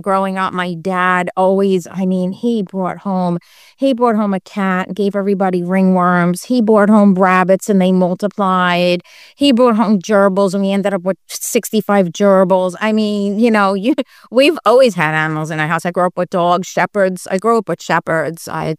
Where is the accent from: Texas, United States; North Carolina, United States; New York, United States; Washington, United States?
New York, United States; Staten Island; I feel like it wasn't the New York that I grew up in Staten Island. It wasn't the Staten Island that I grew up in.